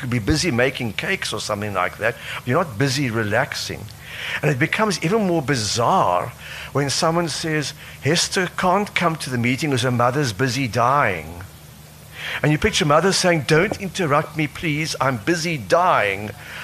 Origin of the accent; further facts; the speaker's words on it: South Africa; born there; because I was born in the Cape province.